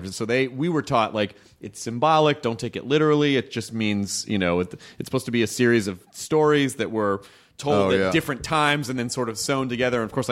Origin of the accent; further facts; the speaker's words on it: Southern United States, United States; accent: Southern; I'm just doing a Southern accent because I'm from the South.